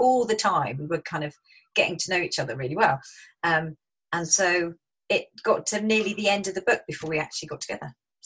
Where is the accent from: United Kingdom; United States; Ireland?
United Kingdom; Brighton, South East England; excuse me, I'm an author from Brighton.